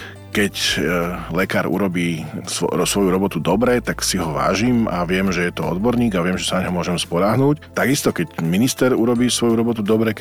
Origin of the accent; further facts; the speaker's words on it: eastern Slovakia, Slovakia; ty tam tak dosť zaťahuješ, však som z východu Moreta. Čo čakáte, že ja teraz budem proste, no, je mi to mnohokrát ťažké mať tú spisovnú slovenčinu takú aj s tým správnym prízvukom